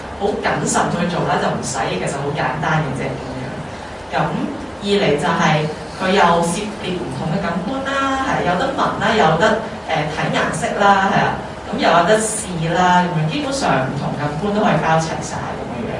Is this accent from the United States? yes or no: no; Hong Kong; 我香港人是很少可以做到這件事